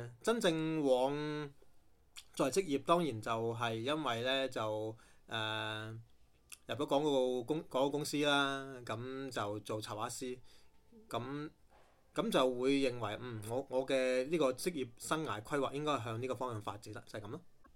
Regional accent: Guangzhou, Guangdong, China; 可能真的我們廣東人呢尤其廣州人這邊更加是比較質樸

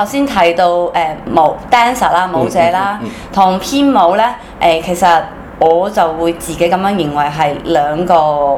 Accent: Taiwan; 其實就好彩嘅，我喺台灣就出生啦，長大啦，咁好細細個已經。

